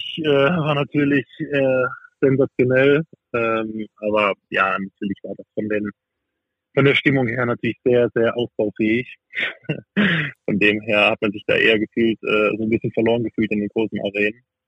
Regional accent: Freiburg, Baden-Württemberg, Germany; ich komme ja aus dem Breisgau, aus Freiburg, aus dem kompletten Süden, also kurz vor der Schweizer Grenze aufgewachsen.

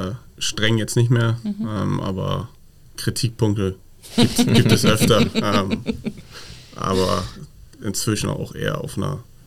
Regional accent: Willinghusen, Schleswig-Holstein, Germany; Das ist mein Heimatverein, das ist da, wo ich groß geworden bin.

